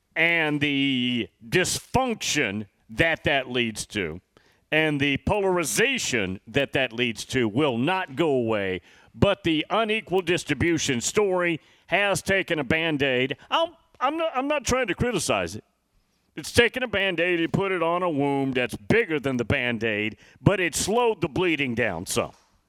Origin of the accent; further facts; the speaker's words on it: Tennessee, United States; That's pretty cool. I'm from Tennessee. I've never been to the Peabody in Memphis.